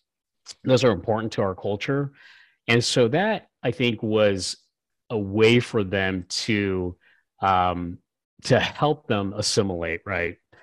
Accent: Kansas, United States; And so, yeah, we came here. I grew up in Kansas.

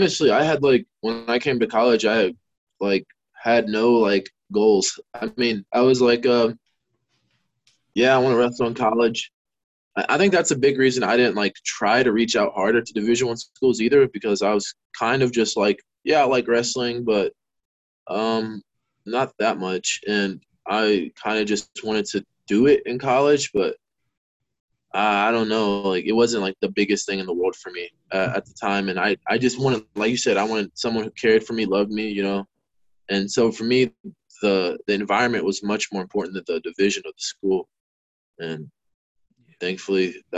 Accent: Kentucky, United States; Obviously, with it being in Kentucky, and I'm from Kentucky, so it was just I was very comfortable

